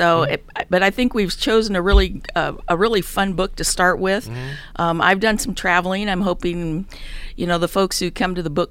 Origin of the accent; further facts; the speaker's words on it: Valdez, Alaska, United States; I grew up in Valdez. And until 2024, I had never taken a cruise to Alaska because I lived there.